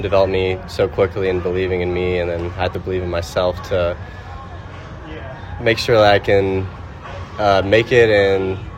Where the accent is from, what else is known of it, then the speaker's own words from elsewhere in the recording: California, United States; I grew up an Oakland A's fan.